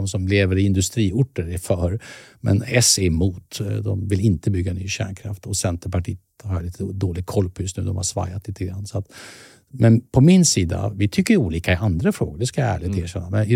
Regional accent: Eskilstuna, Södermanland, Sweden; Fast vi är från Eskilstuna. De är ju därifrån och jag är därifrån.

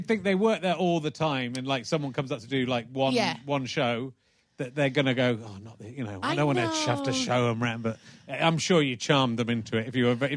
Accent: Dublin, Leinster, Ireland; accent: Dublin; I wait till they hear my Dublin accent, then they'll know what a hate crime is.

